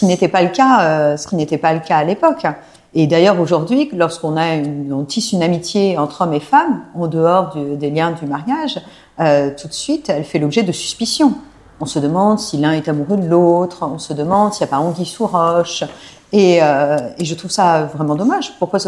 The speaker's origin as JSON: {"language": "French", "country": "Japan", "tie": "born or raised there", "said": "j'ai grandi en fait au Japon avec mes parents. Donc, tout mon collège-lycée, je l'ai fait au Japon. Mais il se trouve que mes grands-parents viennent d'ici."}